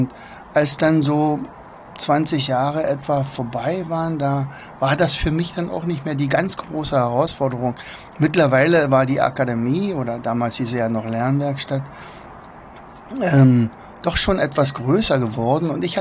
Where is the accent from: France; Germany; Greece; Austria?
Germany; East Germany; ich bin ja damals in der DDR aufgewachsen